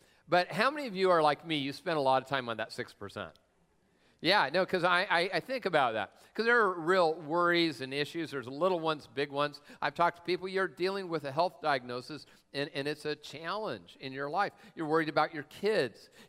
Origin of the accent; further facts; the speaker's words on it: Tacoma, Washington, United States; My mom, I grew up down in Tacoma